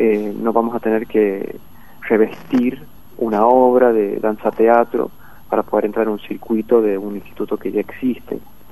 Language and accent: Spanish; Villa Unión, La Rioja, Argentina; yo de hecho no soy de Capital, soy de Villa Unión.